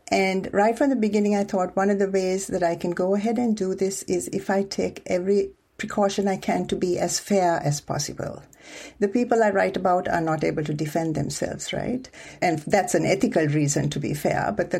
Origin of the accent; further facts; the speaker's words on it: Sri Lanka; I was a Muslim. We are about 8% of the population in a Buddhist majority country.